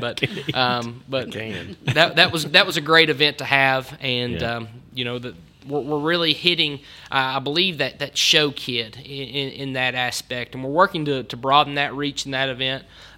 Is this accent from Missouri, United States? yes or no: no; Kentucky, United States; I know that's an unpopular opinion, but I'm also from Southern Kentucky.